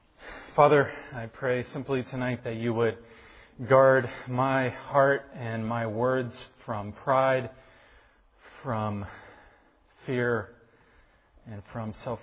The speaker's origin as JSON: {"language": "English", "town": "Brooklyn", "region": "New York", "country": "United States", "said": "I'm from Brooklyn, New York."}